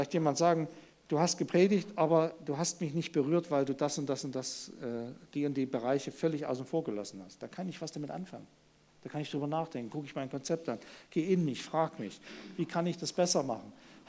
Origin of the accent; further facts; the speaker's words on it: Haina, Hesse, Germany; Wir sind in einer kleinen Gemeinde groß geworden in Haina.